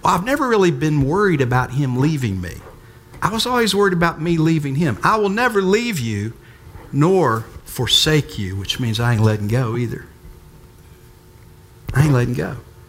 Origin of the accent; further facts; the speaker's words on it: Wayne, Michigan, United States; also born or lived in Bristol, Virginia; So we moved from Bristol, Virginia to Wayne, Michigan, outside of Detroit with my aunt.